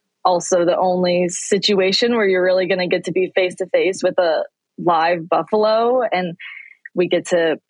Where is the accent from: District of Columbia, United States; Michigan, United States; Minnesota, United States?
Michigan, United States; I'm from Michigan, so it's not very Western.